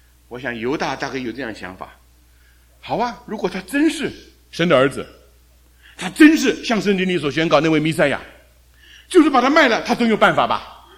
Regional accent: China; 实际上我们叫做中国，我们是中国人，天下为中，我们是老中

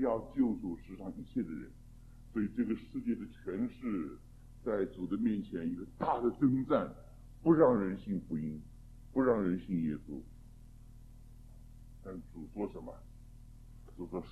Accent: China; 我们中国人世代不阶级观念还在

